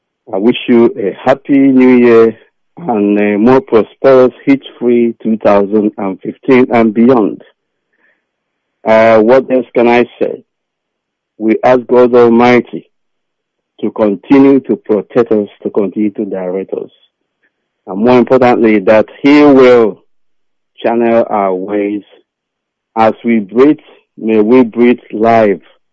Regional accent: Abatete, Anambra, Nigeria; I am from Abatete. Abatete is in Idemili, Biafra land.

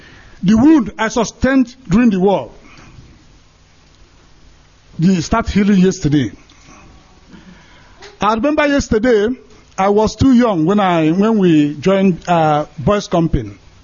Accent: Oka, Anambra, Nigeria; I'm from Oka in Anambra State. Oka South Local Government.

